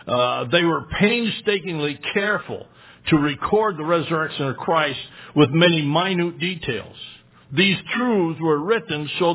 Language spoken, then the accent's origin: English; Michigan, United States; Not really. I'm from Michigan